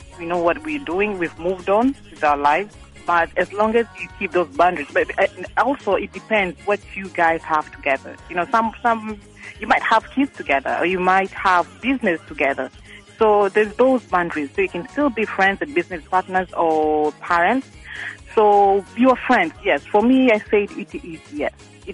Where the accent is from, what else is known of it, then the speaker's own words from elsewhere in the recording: Dar es Salaam, Tanzania; I'm from Dar es Salaam, Tanzania.